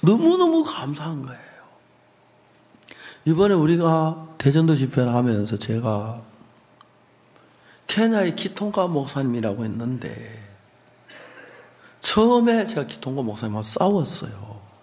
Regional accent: South Korea; now in Kenya; 나는 케냐를 위해서 일하러 왔는데 난 한국 사람이라고

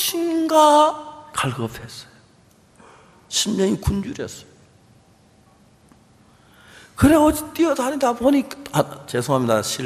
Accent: Seonsan, North Gyeongsang, South Korea; 저희들 있는 고향이 경북 선산인데요.

